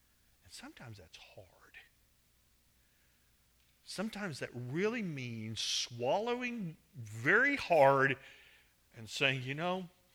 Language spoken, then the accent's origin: English; Missouri, United States; I grew up in Missouri. I've been a Kansas City Chiefs fan since I was young enough to even know what football was.